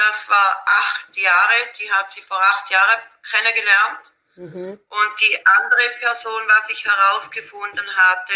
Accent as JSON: {"language": "German", "country": "Switzerland", "said": "Wir sind aus der Schweiz"}